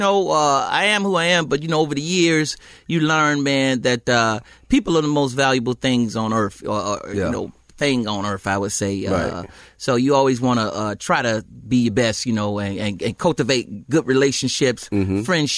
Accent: Decatur, Georgia, United States; I'm from Atlanta, Decatur.

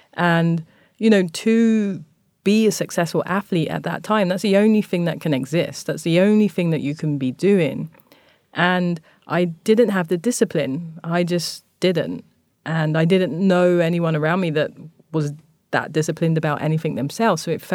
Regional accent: London, United Kingdom; moved away; this anger that I had growing up in London behind when I moved to Japan

